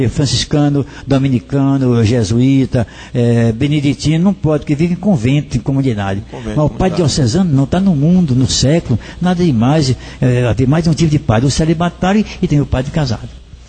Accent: Quixadá, Ceará, Brazil; born there; now in Penedo, Brazil; nasci de lá, mas quase não vivi na minha terra natal, mas gosto do meu Quixadá.

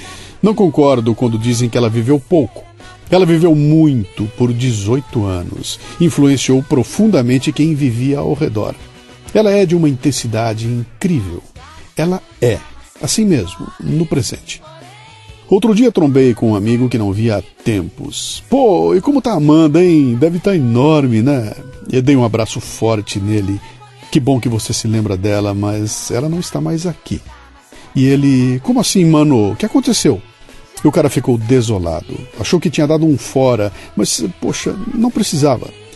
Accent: Pirassununga, São Paulo, Brazil; now in São Paulo, Brazil; Pirassununga é minha cidade natal.

